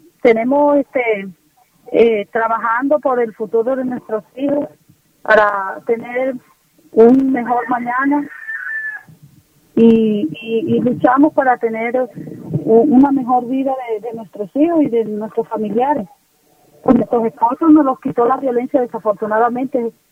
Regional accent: El Molino, La Guajira, Colombia; En este momento estoy ya en mi pueblo natal, el Molino Guajira.

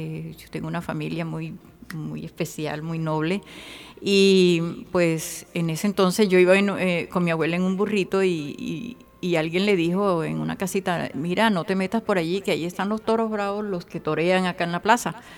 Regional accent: Baral, Córdoba, Colombia; born there; Sí, yo nací en el Baral.

